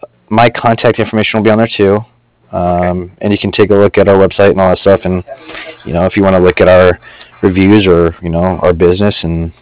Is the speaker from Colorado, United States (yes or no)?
yes; Colorado, United States; I'm from Colorado, and I used to live in a three-bedroom house, and it was $950 rent a month.